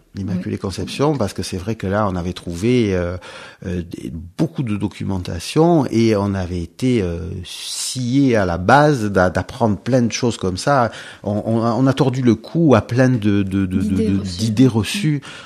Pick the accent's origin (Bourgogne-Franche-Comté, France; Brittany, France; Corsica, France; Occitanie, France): Corsica, France; Et moi je suis originaire d'un village du Cap Corse et de Morcilla